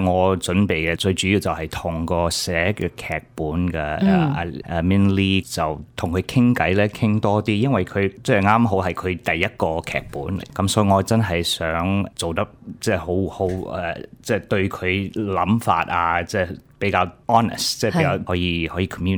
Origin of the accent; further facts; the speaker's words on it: Canada; 因为好多时候我哋喺加拿大长大嘅呢一代咧，即系我哋父母系新移民噶啦